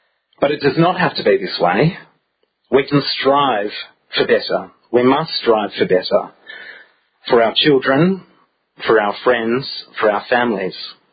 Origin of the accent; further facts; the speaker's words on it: Perth, Western Australia, Australia; Growing up in Perth